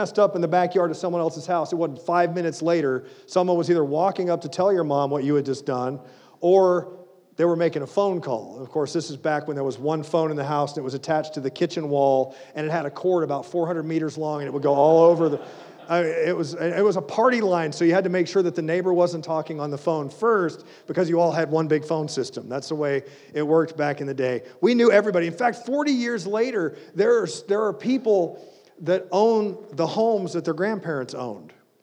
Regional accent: Jacksonville, Florida, United States; And growing up in Jacksonville, we knew everybody in the neighborhood. I knew everybody on every street.

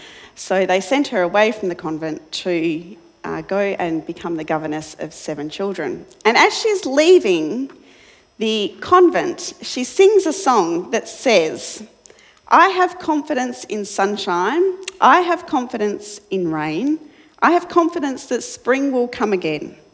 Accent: Melbourne, Victoria, Australia; I grew up in Melbourne, so no confidence in the weather.

